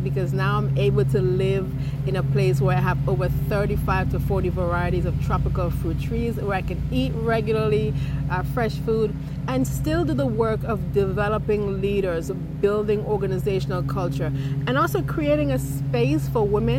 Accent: St. Vincent & Grenadines; I wanted an oasis that would have almost all of the fruit trees I grew up with in St. Vincent and the Grenadines.

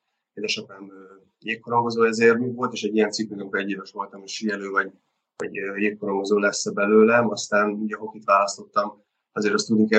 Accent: Székesfehérvár, Fejér, Hungary; én ugye, hogy Fehérváron elkezdtem játszani, én ott is nőttem föl

